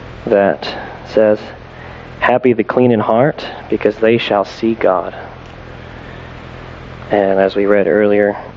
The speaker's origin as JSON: {"language": "English", "region": "Texas", "country": "United States", "said": "I'm from Texas."}